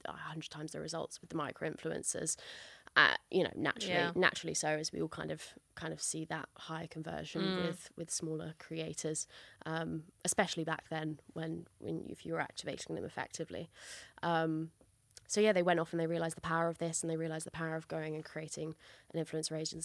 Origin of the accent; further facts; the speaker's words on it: St Albans, East of England, United Kingdom; I'm from St Albans originally, but I've lived like in most of the cities in the north, basically. So it's not too crazy to move around within England.